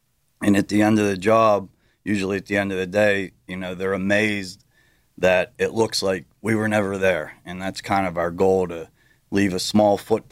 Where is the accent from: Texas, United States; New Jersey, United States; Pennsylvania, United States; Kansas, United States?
Pennsylvania, United States; Pittsburgh; Okay, so yeah, I'm Pittsburgh born and raised. I've always had a Pittsburgh address. Majority of my life, I grew up in Greenfield City neighborhood.